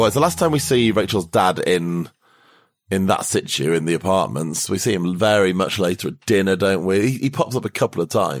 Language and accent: English; United Kingdom; As a Brit watching this, even now, it's quite hard to get your head around how that would stop him paying.